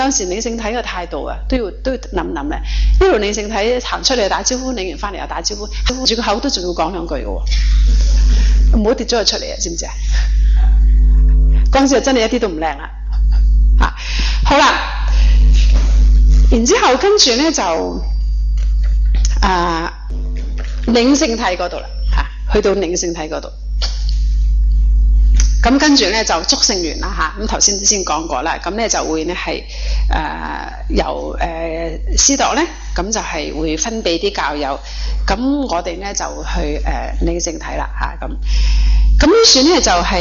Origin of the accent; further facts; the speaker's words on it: China; 我哋中國人咧有一句話咧叫做近朱者就赤，近墨者咧就黑